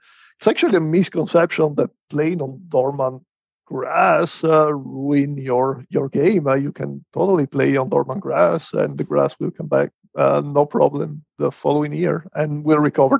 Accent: Veneto, Italy; English is a second language; now in United States; You can tell from my accent that I'm not from the US. And we were actually, well, I am from Northern Italy, kind of Venice area. I studied 30 kilometers south of Venice.

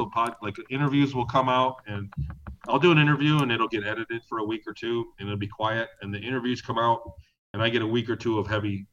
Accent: Ann Arbor, Michigan, United States; born there; I'll just say that I was born in Ann Arbor.

